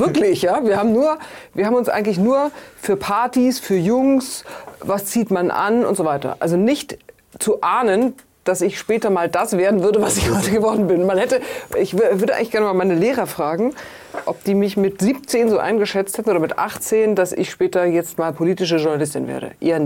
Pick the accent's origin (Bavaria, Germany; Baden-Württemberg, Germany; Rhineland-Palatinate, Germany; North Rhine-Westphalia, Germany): Bavaria, Germany; Munich; ich bin aufgewachsen am Stadtrand von München in einer gut situierten Gegend und bin aufgewachsen in einer Zeit, in der meine Schulgeneration vollkommen unpolitisch war.